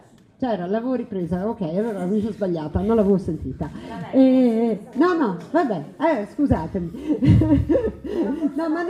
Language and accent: Italian; Friuli-Venezia Giulia, Italy; essendo io una friulana pratica